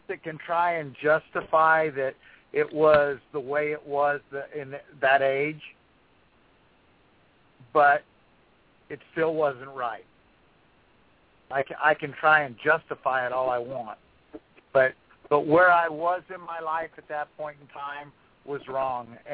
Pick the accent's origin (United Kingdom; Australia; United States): Australia; Brisbane, Queensland; also born or lived in Sydney; I grew up in Brisbane and Sydney.